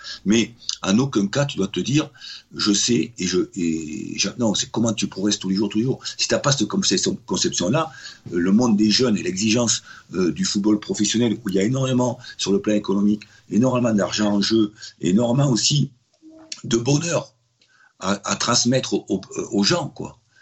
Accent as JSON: {"language": "French", "town": "Sainte-Foy-la-Grande", "region": "Nouvelle-Aquitaine", "country": "France", "tie": "born there", "also_born_or_lived": "Bordeaux", "said": "Moi, je suis né dans un pays où on joue au rugby. Je suis né à Sainte-Foy-la-Grande où avant tout il y a du rugby."}